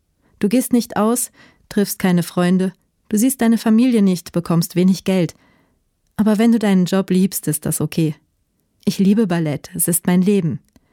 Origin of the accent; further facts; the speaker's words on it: Georgia; also born or lived in St. Petersburg; Ich bin im Krieg in Georgien aufgewachsen. Meine Tante hat mich dann nach St. Petersburg geholt.